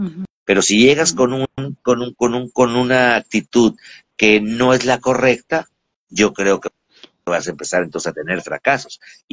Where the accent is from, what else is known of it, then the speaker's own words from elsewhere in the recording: Mexico; Y digo, tú como mexicana y yo como mexicano